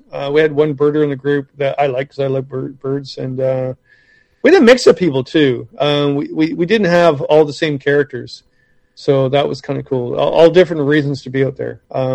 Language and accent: English; Ontario, Canada; I go, I'm from Ontario. I should not write a book about Quebec canoe routes.